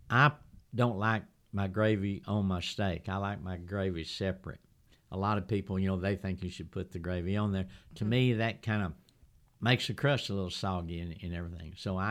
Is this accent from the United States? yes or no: yes; Texas, United States; You know, I'm from Texas. I mean, it's blasphemy to put beans in your chili, you know.